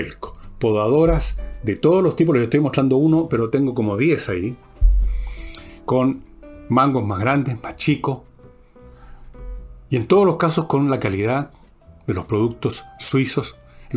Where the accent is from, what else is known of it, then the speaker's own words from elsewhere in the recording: Chile; Tengo mi vida hecha acá y soy chileno y quiero seguir en Chile y contribuir.